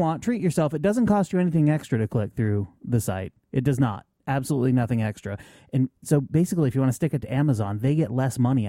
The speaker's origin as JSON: {"language": "English", "region": "Northeast", "country": "United States", "lives_now": "California, United States", "said": "Like, I'm from the Northeast, so when summer is over, it's normally cold."}